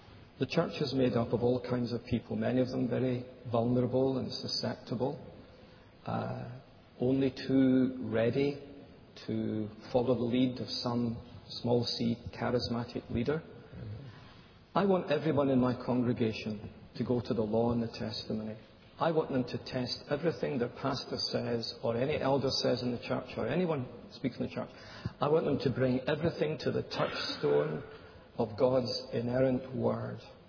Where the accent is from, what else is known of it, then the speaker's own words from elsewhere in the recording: Scotland, United Kingdom; Well, I'm Scottish. I've got no idea.